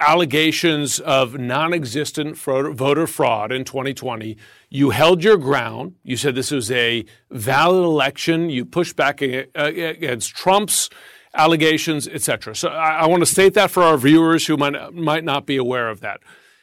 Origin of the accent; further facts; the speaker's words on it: United States; And I've watched this very closely because I'm an American.